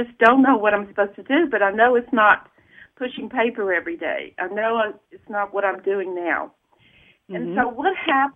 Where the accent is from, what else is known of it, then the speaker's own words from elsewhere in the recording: Atlanta, Georgia, United States; now in Santa Fe, United States; I'm from Atlanta, Georgia, you know